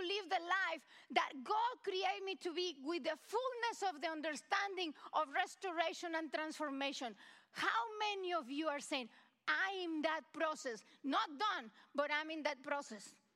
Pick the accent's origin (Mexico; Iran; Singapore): Mexico; now in United States; I came back from Mexico. I went to visit my parents, and it touched me first that while I am in Mexico, I have told you, my parents, they are in their 80s